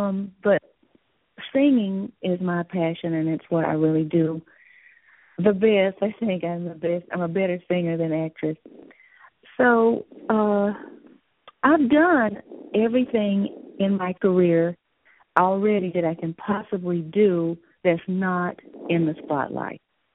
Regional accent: the South, United States; accent: southern; it's really hard for me to get rid of my southern accent.

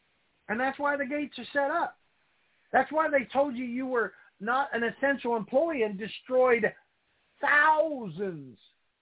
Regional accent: Columbus, United States; As a young boy, I grew up in Columbus going to college.

